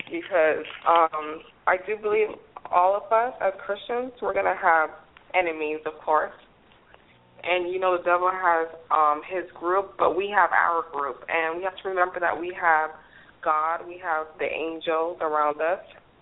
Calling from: Florida, United States; I'm calling here from South Florida again.

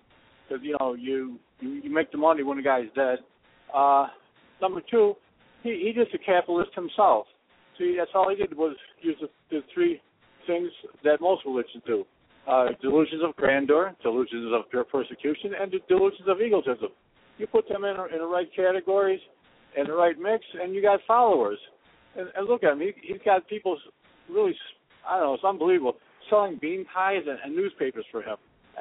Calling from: Iowa, United States; I'm calling you from Iowa, going back to Chicago.

